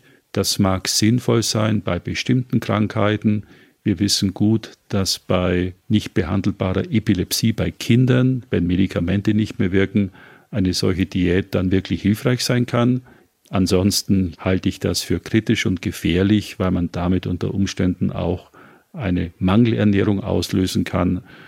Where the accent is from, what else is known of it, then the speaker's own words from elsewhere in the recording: Bavaria, Germany; Ich bin ja auch in Bayern aufgewachsen, sozialisiert worden mit viel Wurst und Fleisch